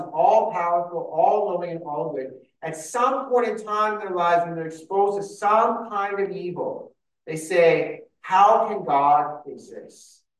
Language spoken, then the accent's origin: English; Canada; if you hear my accents, because I was born and raised in Canada